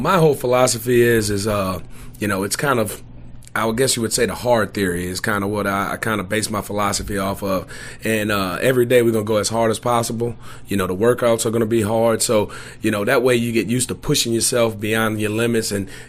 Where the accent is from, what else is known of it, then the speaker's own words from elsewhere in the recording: New Orleans, Louisiana, United States; now in Mobile, United States; being down here in Mobile, I'm actually from New Orleans.